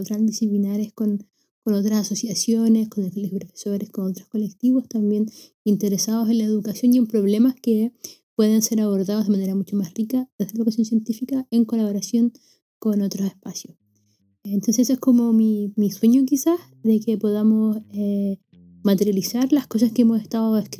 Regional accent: Valparaíso, Chile; soy de Valparaíso, soy profesora de física, pero ahora me encuentro viviendo lejos, en otra parte.

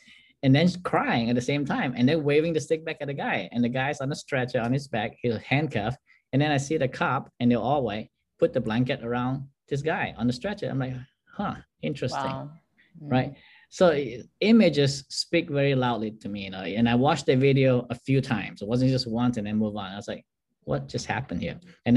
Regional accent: Malaysia; So I'm an immigrant. I was born and raised in Malaysia of ethnic Chinese heritage.

